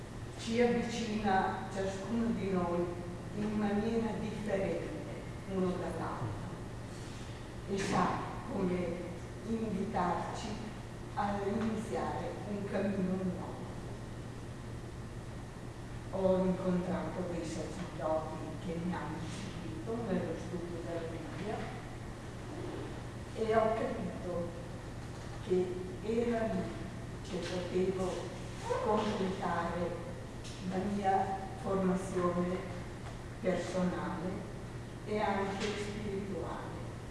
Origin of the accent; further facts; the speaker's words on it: Emilia-Romagna, Italy; Io sono una romagnola in diretta